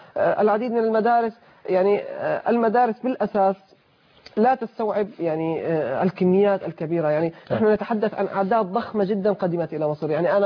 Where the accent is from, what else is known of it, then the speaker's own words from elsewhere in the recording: Syria; now in Cairo, Egypt; ونحن بالفعل لم نشعر هنا، نحن كسوريين لم نشعر هنا في القاهرة بالغربة أبدا